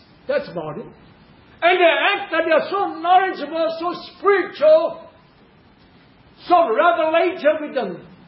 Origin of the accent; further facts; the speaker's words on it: Philippines; Let me know, I'm Filipino, but I say hello, hello.